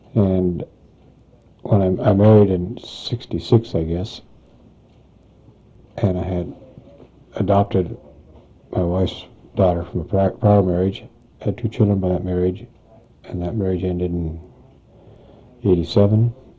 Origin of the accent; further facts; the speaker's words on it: Longview, Washington, United States; I was born in Longview, Washington.